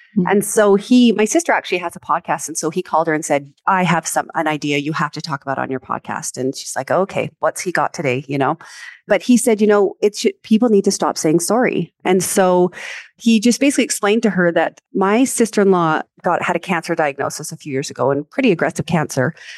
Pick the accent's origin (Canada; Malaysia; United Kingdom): Canada; accent: Canadian; now in Montana, United States; I currently live in Montana and I've lived in America now for probably 16 years, but I was born and raised in Canada. And so you will hear my sorry and other portions of that accent come through. I kind of call myself a Camerican because, you know, the Canadian American.